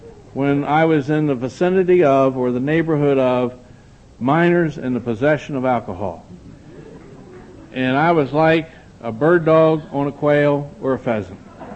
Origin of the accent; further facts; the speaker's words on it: Hagerstown, Maryland, United States; Maryland, I'm from Hagerstown, Maryland, and we have a little sliver of Atlantic seaboard where we have a resort community